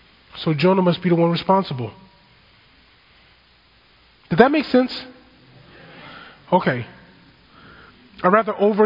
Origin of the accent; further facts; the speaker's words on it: Long Beach, California, United States; I was being a kid growing up in Long Beach in the late 80s, early 90s